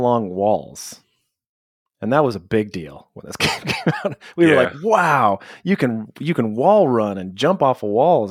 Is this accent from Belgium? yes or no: no; Canada; I'm Canadian. What does that let me do?